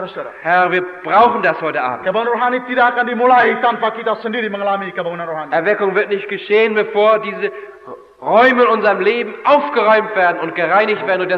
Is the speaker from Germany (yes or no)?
no; Indonesia; Oft ist es so, dass bei uns in Indonesien vorne schöne Blumen blühen, vor Vorgarten.